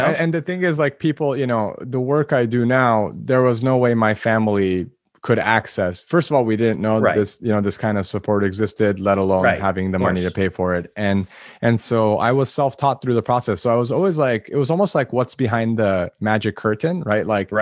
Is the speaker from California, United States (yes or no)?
yes; Los Angeles, California, United States; So I was born and raised in Los Angeles. I'm ethnically Armenian, but my parents are both immigrants from Lebanon.